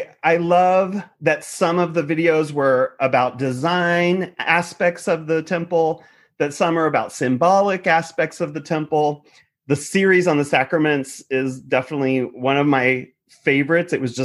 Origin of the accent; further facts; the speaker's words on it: Independence, Missouri, United States; I grew up in Independence. And so Higashi Miriyama was one of our sister cities.